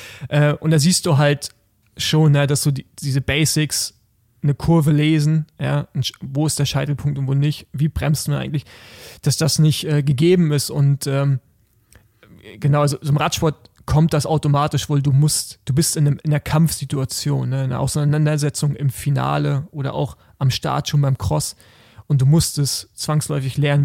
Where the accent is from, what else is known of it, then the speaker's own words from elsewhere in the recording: East Germany, Germany; Genau, also ich komme ja aus dem Osten